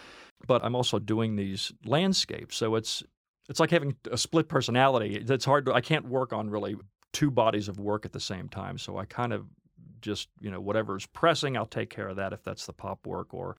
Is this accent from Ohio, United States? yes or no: yes; Cincinnati, Ohio, United States; moved away; So I contacted him when I moved to New York, and I sent him a letter out of the blue. I told him I was from Cincinnati